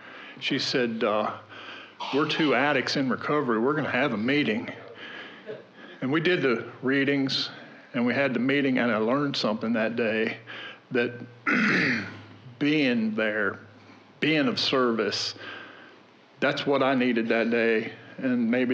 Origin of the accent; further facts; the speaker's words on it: Harrisonburg, Virginia, United States; I'm an addict from Harrisonburg, Virginia